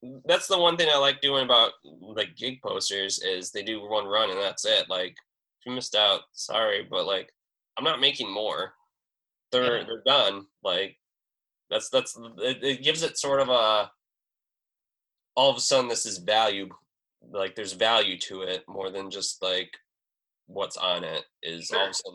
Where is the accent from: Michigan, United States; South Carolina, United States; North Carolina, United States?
Michigan, United States; Iron Mountain; If I could do Kingsford High School's logo or like even Iron Mountains, just like a town, like my hometown's logo for their sports team, that would make my like entire 5 years.